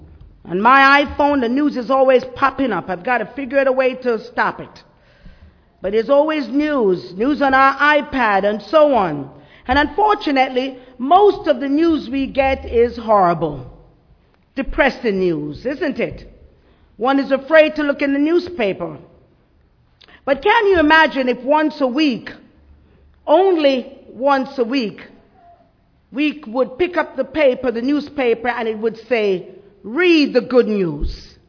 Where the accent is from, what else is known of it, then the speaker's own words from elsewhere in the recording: Jamaica; I said, "But I'm from Jamaica and we see the beach all the time. We don't make a big deal."